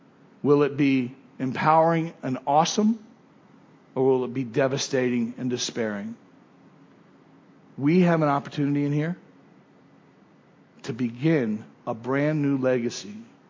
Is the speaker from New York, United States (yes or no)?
no; West Palm Beach, Florida, United States; born there; I was born in West Palm Beach.